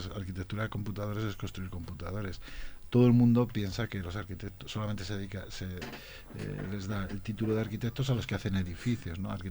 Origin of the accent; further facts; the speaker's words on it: Zaragoza, Aragon, Spain; moved away as an adult; Y me fui a Madrid, de Zaragoza. En aquella época, porque soy de una familia muy humilde